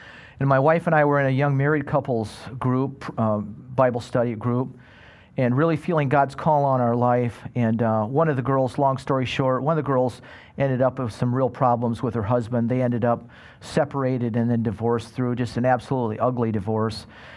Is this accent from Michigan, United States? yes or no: yes; Midland, Michigan, United States; I grew up in Midland, Michigan. I won't ask you to all hold your hands up so you can see where that is.